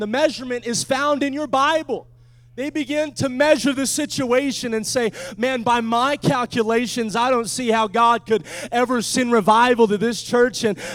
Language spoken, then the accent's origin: English; Portland, Oregon, United States; now in Springfield, United States; I'm from Portland, Oregon.